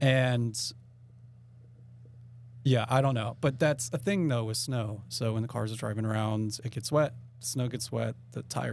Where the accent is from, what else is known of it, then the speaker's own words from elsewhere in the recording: Pennsylvania, United States; now in Anchorage, United States; I mean, I'm from Pennsylvania, so the cold, I don't love it, the cold, but I actually do like the snow.